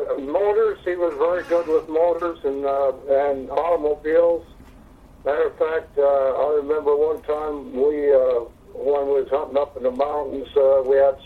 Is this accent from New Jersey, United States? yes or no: no; Meridian, Idaho, United States; born there; I was born in Meridian, Idaho, a little farm community back then. Dairy, there were a lot of ranchers at that time.